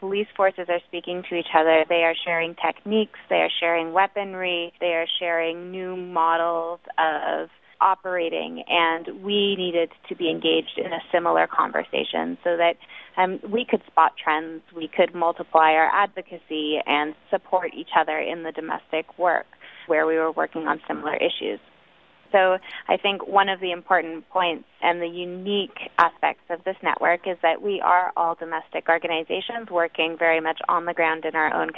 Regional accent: Canada; As a lawyer and a policy staff that works directly on policing and protest in Canada, my home country

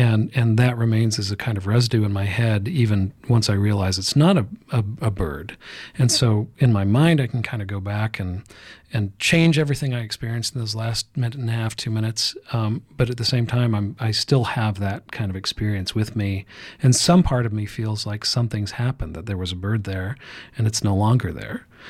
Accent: the West, United States; And even though I grew up in the West, I'd never had an experience where I'd seen, you know, every horse in a paddock lying down.

